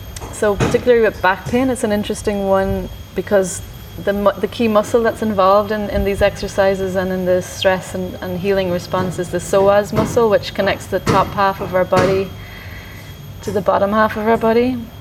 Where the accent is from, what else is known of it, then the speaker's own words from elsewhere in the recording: Ireland; I'm from Ireland originally